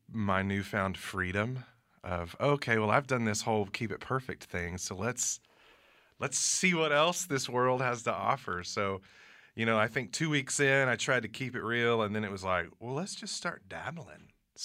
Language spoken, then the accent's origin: English; Houston, Texas, United States; I'm from Houston.